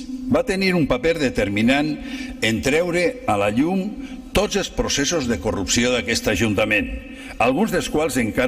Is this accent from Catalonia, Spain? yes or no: no; Valencian Community, Spain; em dóna vergonya com a valencià